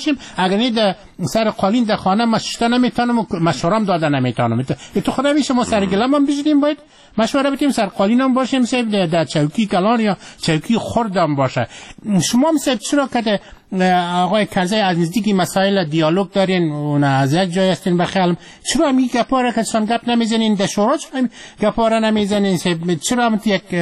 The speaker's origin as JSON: {"language": "Persian", "country": "Afghanistan", "said": "ما شما افغان هستیم"}